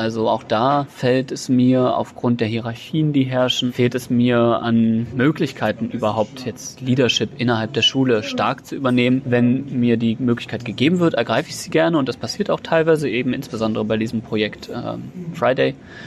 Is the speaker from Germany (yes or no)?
yes; Saxony, Germany; Fellow aus Sachsen.